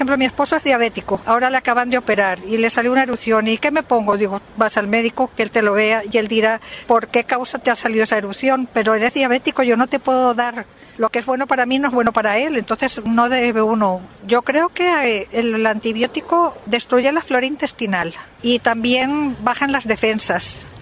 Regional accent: Venezuela; now in Spain; concretamente yo nací en Venezuela y allí me crié

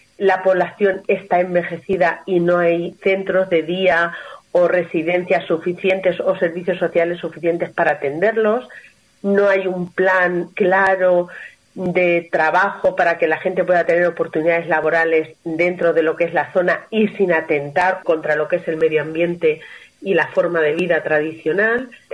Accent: Cenizate, Castilla-La Mancha, Spain; Hay contrastes porque está la zona, por ejemplo, del pueblo que yo soy, de Cenizate, Las Navas, que es una zona que no tiene agua

